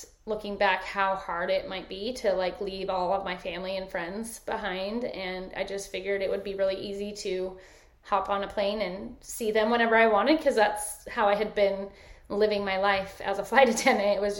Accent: Sandy, Utah, United States; Yeah, I grew up in Sandy, Utah, and I was not a member of the religion that is very, you know, prominent out there.

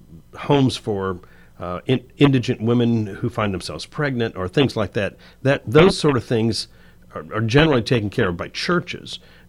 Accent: Daytona Beach, Florida, United States; And see, I grew up in Daytona Beach

